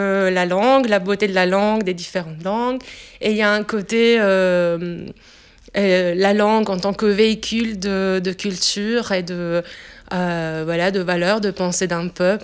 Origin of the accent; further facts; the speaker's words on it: Italy; now in Belgium; j'ai 28 ans. Je suis italienne et je vis en Belgique.